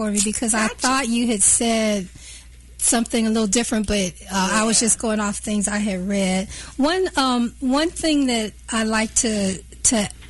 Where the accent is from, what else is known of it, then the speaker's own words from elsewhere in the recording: Overland Park, Kansas, United States; I'm from Overland Park, Kansas, but I guess I've been spending so much time in Kansas City, Missouri, I kind of got indoctrinated in the KCMO stuff.